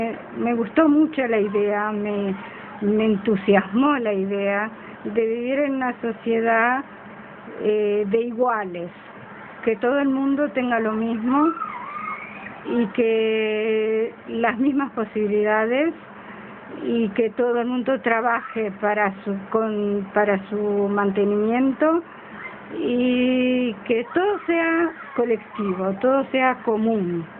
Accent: Uruguay; now in Israel; Yo vine de una sociedad de Uruguay en la que mi familia era una familia acomodada

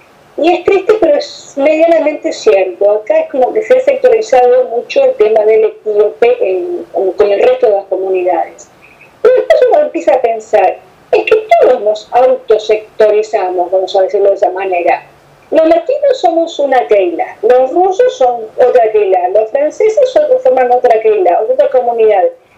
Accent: Argentina; now in Israel; vengo de Calco, vengo de Argentina

